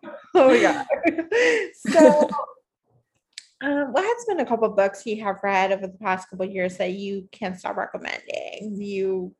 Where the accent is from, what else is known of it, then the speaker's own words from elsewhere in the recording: Puerto Rico; because I'm from Puerto Rico